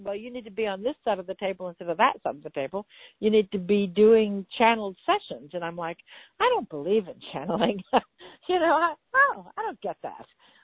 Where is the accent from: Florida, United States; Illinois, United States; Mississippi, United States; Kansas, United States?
Kansas, United States; also born or lived in Missouri; this little girl from Missouri. I mean, I grew up in Kansas.